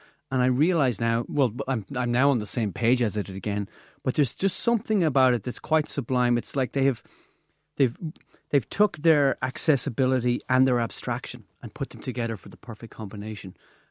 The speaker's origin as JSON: {"language": "English", "town": "Carndonagh", "region": "County Donegal", "country": "Ireland", "tie": "born or raised there", "said": "So I grew up in Donegal in the 1980s. I was in North Donegal, a place called Carndonagh, and a fine town it was, but there wasn't a lot going on culturally."}